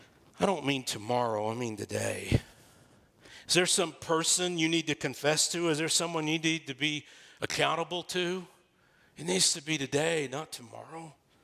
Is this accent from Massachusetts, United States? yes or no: no; Texas, United States; I'm from Texas. We have a saying, maybe they have it where you live, but it originated in Texas.